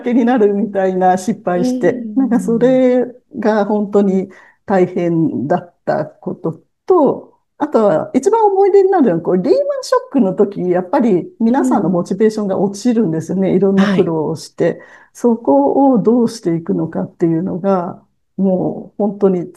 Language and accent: Japanese; Kitakyushu, Fukuoka, Japan; 私は、福岡県北九州市の出身で、酒屋 の3人兄弟の末っ子なんですけども、酒屋といっても非常に貧乏な、繁盛していない酒屋でですね